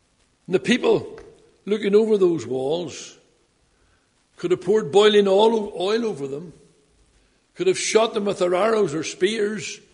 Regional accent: Belfast, Northern Ireland, United Kingdom; I was brought up in Tigers Bay. We have our own language over there. It's like a foreign language when you hear it.

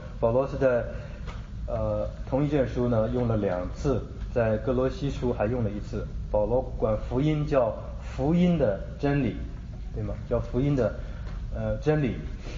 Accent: China; 我们中国人讲面子

